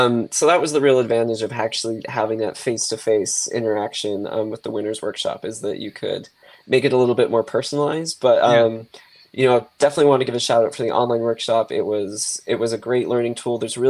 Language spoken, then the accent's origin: English; Utah, United States; Growing up in Utah, he's kind of like, a famous Utah author.